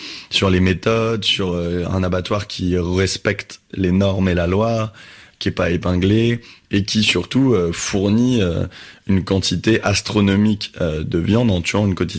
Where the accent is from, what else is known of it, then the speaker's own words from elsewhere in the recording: Paris, Île-de-France, France; born there; j'ai un nom breton, donc je pouvais m'inventer dans mon faux passé un retour sur ma terre natale, même si je suis né en fait à Paris.